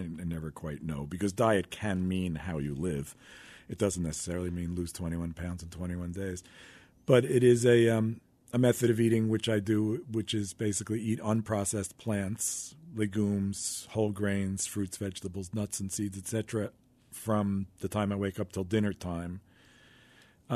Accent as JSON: {"language": "English", "region": "New York", "country": "United States", "tie": "born or raised there", "also_born_or_lived": "Massachusetts", "said": "I lived in New York. I grew up in New York. I was exposed to a lot of great food. And then I went to school in Massachusetts"}